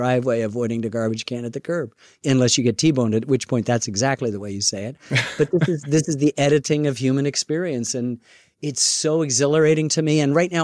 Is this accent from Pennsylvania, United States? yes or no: no; New York, United States; now in New Hampshire, United States; My rent was growing up in Chelsea, and I moved to this house in New Hampshire, where I live now, same bedroom, same bed